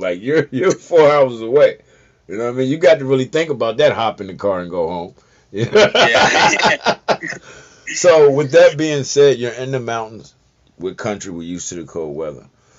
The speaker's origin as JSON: {"language": "English", "town": "Culpeper", "region": "Virginia", "country": "United States", "tie": "born or raised there", "said": "I grew up in Culpeper. I did not want to stay in Culpeper. My family, my mom and dad's side grew up in Fauquier. Didn't want to be in Fauquier."}